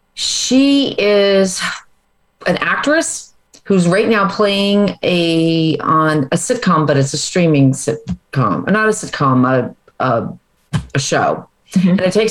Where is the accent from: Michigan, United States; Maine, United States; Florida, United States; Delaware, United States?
Maine, United States; I'm from Maine. I'm a Maine girl.